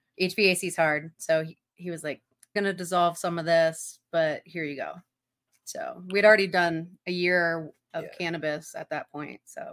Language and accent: English; Ohio, United States; It was a little bit of a journey to get there, but so I'm originally from Ohio.